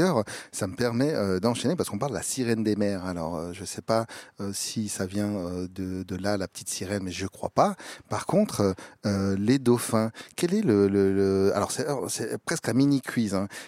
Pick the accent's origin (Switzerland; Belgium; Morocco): Switzerland; Geneva; now in Valais, Switzerland; Je suis parti de Genève pour arriver dans le Valais. Mais moi, je n'ai pas le mal de la maison. Moi, je suis très bien ici. Je suis en terre valaisanne.